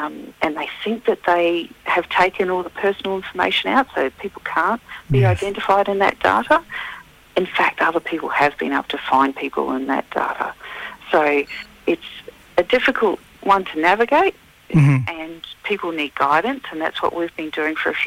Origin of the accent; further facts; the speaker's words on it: New Zealand; I am originally from New Zealand, and my husband is Māori from New Zealand as well.